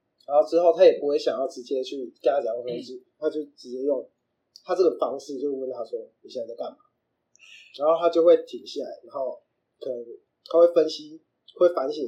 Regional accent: Kaohsiung, Taiwan; also born or lived in Chiayi; 从小的时候，嗯，因为他自己一个人，就是我们从嘉义搬到高雄

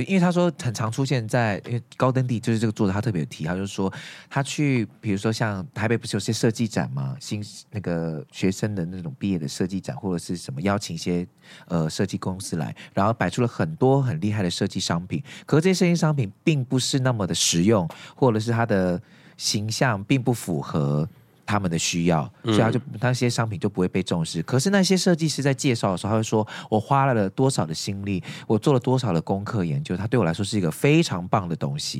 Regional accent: Japan; Chinese is a second language; 我们日本人就是很有那个，你知道，就我们是这样子的民族

